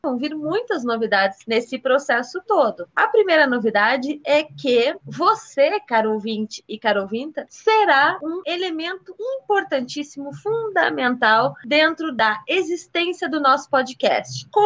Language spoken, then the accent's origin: Portuguese; Rio Grande, Rio Grande do Sul, Brazil; born there; vindo de Sucupira City, que é da onde eu nasci, de fato. É Rio Grande, na verdade, mas é a mesma ideia.